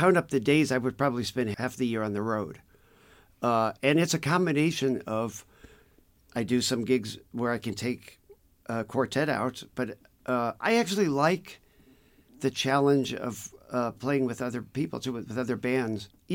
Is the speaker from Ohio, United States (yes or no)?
yes; Garfield Heights, Ohio, United States; I grew up in Garfield Heights, Ohio.